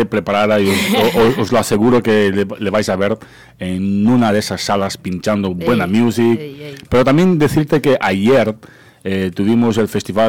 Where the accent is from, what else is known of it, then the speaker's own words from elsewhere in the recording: Madrid, Community of Madrid, Spain; accent: Latino; siempre refrescando la memoria que sí, soy de Madrid